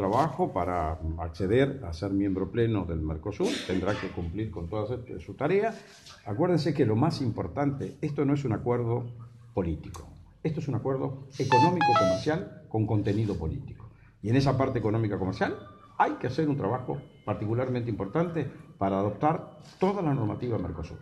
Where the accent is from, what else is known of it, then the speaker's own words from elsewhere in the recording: Santa Fe, Argentina; Yo, como santafesino, yo soy nacido en esta ciudad, mi colegio es el que está acá enfrente, mi casa está del otro lado de la plaza.